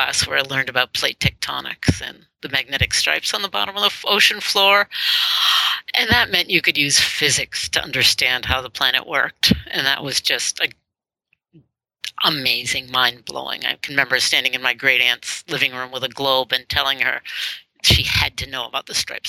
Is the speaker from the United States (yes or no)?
yes; New Hampshire, United States; I grew up in New Hampshire, and so there were lots of hills and valleys and mountains and roads